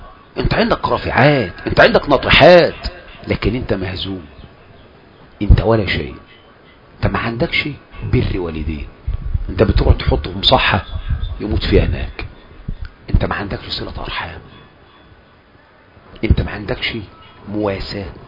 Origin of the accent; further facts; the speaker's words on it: Egypt; اعرفك بنفسي انا مصري من دول العالم الثالث